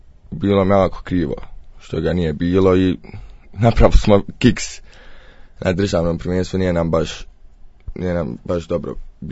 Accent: Vareš, Zenica-Doboj Canton, Bosnia & Herzegovina; dolazim iz Vareša.

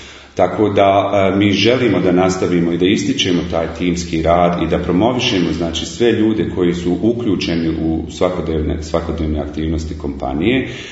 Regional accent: Sarajevo, Federation of Bosnia and Herzegovina, Bosnia & Herzegovina; now in Australia; rođen i odrastao u Sarajevu, a onda zbog dešavanja u 90-ih godina završio nekako u Australiji

